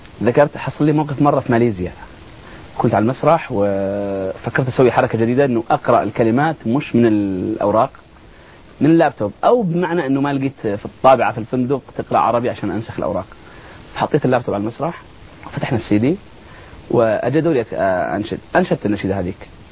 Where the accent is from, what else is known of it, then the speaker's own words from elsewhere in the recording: Yemen; عندنا في اليمن الجانب الاجتماعي قوي